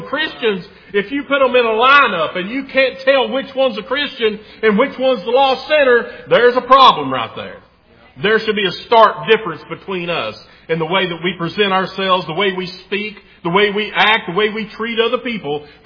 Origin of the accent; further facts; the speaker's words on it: Tennessee, United States; I'm glad to be an American. And I'm proud to be from East Tennessee.